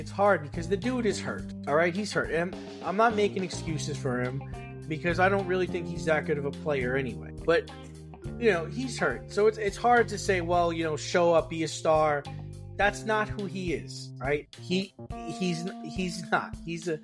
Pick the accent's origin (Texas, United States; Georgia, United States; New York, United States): New York, United States; I want them to win. I'm from New York.